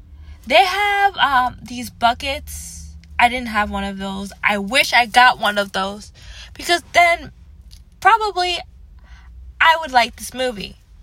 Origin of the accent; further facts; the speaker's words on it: Canada; accent: Canadian; I literally, with my Canadian accent, was saying, sorry guys, I am so sorry about this.